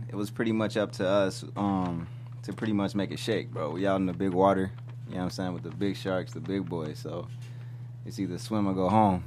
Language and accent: English; Chicago, Illinois, United States; moved away as an adult; now in Los Angeles, United States; Originally, I'm from Chicago.